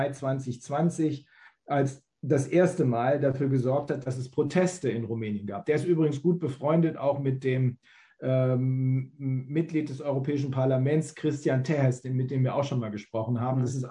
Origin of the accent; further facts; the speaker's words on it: Bremen, Germany; Bedauerlicherweise kommt er aus meiner Heimatstadt Bremen.